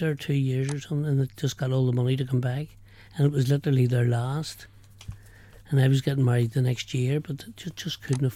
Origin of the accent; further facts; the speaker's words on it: Boherbue, Munster, Ireland; accent: Cork; And I came from Boherbuy, between Boherbuy and Kishkeem, you know, so